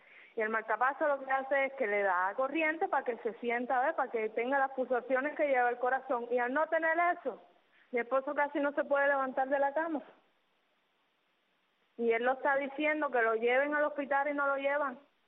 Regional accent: Placetas, Villa Clara, Cuba; No, nosotros somos de Placeta.

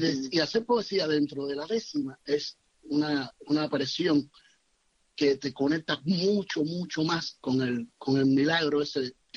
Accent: Matanzas, Cuba; born there; Yo nací en Matanzas, en lo que se llama la ciudad de Matanzas

